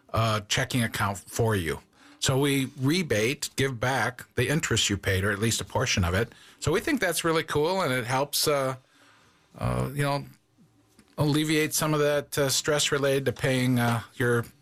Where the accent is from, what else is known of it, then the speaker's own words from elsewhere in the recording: La Crosse, Wisconsin, United States; I am from La Crosse.